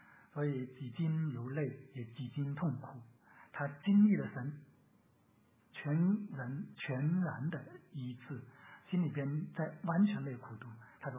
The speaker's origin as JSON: {"language": "Chinese", "country": "China", "said": "我们从中国来的都读过那个鲁迅写的阿 Q 故事"}